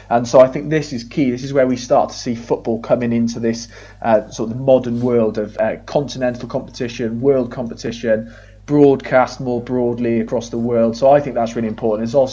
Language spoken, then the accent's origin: English; Wales, United Kingdom; I think the fact we're Welsh helps in some ways.